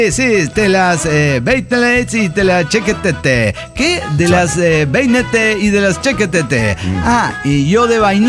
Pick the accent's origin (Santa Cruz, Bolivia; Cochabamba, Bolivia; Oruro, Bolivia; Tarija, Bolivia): Cochabamba, Bolivia; de Cochabamba, Bolivia.